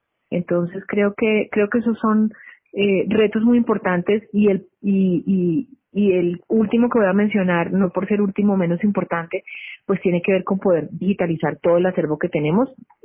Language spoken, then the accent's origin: Spanish; Barranquilla, Atlántico, Colombia; also born or lived in United States; Yo soy criada en Barranquilla. Nací por accidente en Estados Unidos, pero soy barranquillera de registro civil y de corazón.